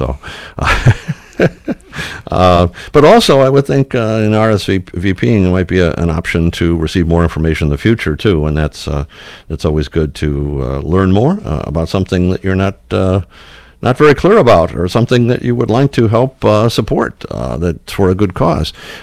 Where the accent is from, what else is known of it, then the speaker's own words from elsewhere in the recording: Detroit, Michigan, United States; I mean, I've been living in Dearborn. I grew up in the Detroit area.